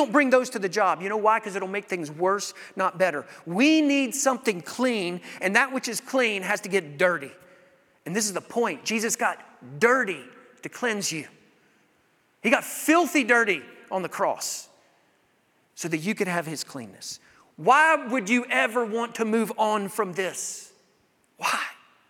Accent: the South, United States; I grew up in the South. Lots of churches, right? Lots of Christian talk.

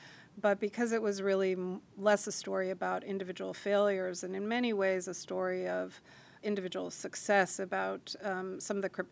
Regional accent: Hawaii, United States; I think my interest in all things military came out of growing up in Hawaii and growing up with some, you know, with a father who had spent his career in the Navy

